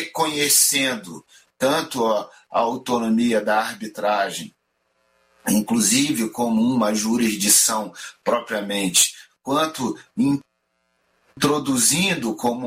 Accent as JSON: {"language": "Portuguese", "town": "Brasília", "region": "Federal District", "country": "Brazil", "tie": "born or raised there", "also_born_or_lived": "Rio de Janeiro"}